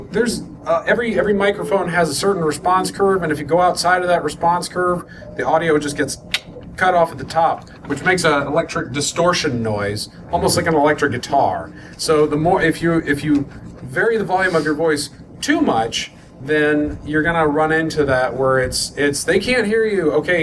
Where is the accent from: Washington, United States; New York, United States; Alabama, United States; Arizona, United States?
Alabama, United States; also born or lived in Mississippi; You know, I grew up my whole life mostly in Alabama, and and I was born in Mississippi